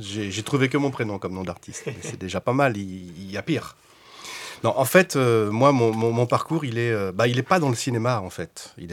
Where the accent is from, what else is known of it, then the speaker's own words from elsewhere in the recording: France; born there; je suis d'origine portugaise. Je suis né en France, mais je suis de parents portugais, donc j'ai toujours eu cette double culture en moi.